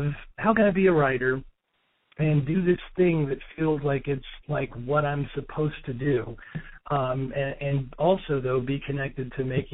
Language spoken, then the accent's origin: English; California, United States; born there; I was born in Northern California, and I am the firstborn of a couple of ministers. And so my parents kind of moved us around a lot.